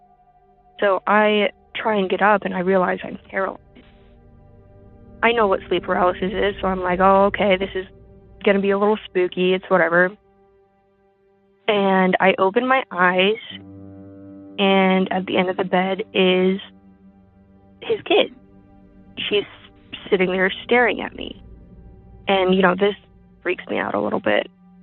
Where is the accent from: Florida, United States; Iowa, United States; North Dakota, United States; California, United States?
Iowa, United States; I'm from Iowa.